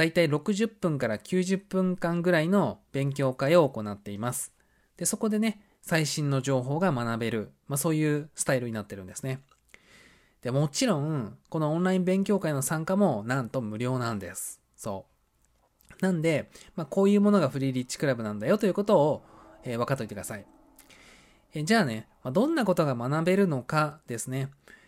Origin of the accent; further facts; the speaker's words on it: Oita, Japan; 僕の地元が、まあ、九州の大分県なんですけども、そこをまあ卒業して